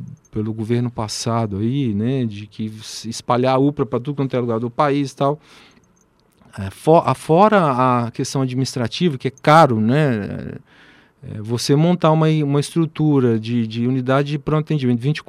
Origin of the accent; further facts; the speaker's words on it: Brasília, Federal District, Brazil; now in Ribeirão Preto, Brazil; Eu optei por ficar aqui em Ribeirão, eu sou de Brasília, né?